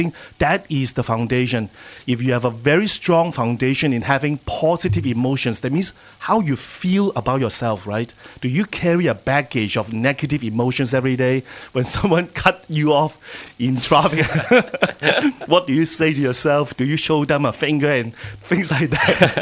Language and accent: English; Singapore; now in Phuket, Thailand; Phuket is my home. I'm originally from Singapore, and I always share with people that now Phuket is my home.